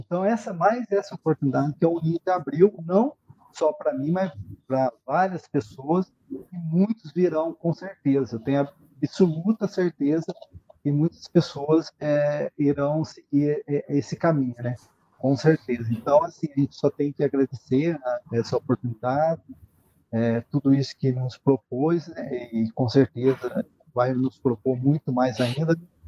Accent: Taubaté, São Paulo, Brazil; Bom, sou aqui do estado de São Paulo, mais precisamente da cidade de Taubaté, da região metropolitana do Vale Paraíba.

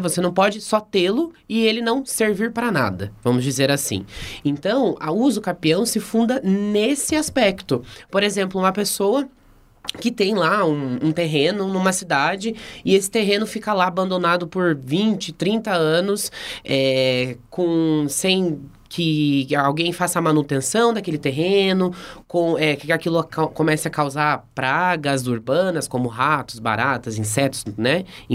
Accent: Paraná, Brazil; na cidade de onde eu venho, que é do interior do Paraná.

